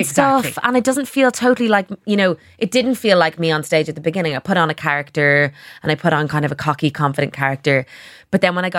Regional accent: Ireland; now in London, United Kingdom; being an Irish person in London

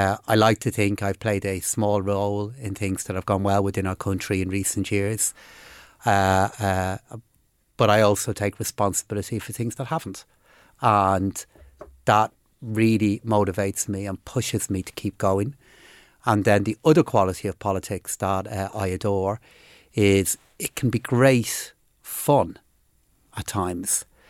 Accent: Blanchardstown, Leinster, Ireland; I grew up in Blanchardstown and live in Phibsborough now, which I have now for many, many years. Went to my primary school in Blanchardstown and then went to a brilliant secondary school called St. Declan's there in the Neffin Road in Cabra.

